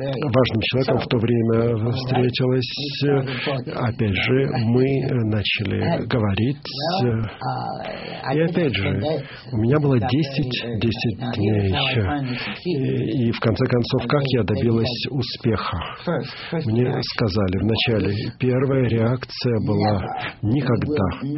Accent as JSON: {"language": "Russian", "region": "Maine", "country": "United States", "second_language": "Russian", "said": "Я из штата Мэн, и я говорил о том, что я вернулся из Москвы."}